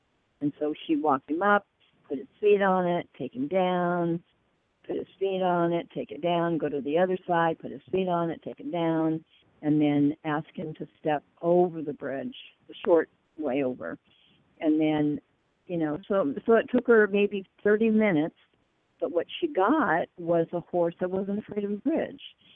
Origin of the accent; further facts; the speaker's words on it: Paso Robles, California, United States; And she came back to the United States and happened to have a clinic in my hometown of Paso Robles.